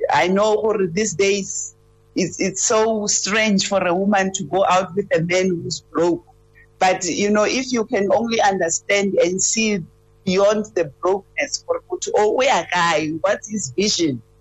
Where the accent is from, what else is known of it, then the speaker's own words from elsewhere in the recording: Alexandria, Gauteng, South Africa; I grew up in Alexandria, so, you know, they call it Gomorrah. That's a very, it's a place where I grew up, the survival of the fittest there. I know how to be a young person growing in a township without, you know, without resources.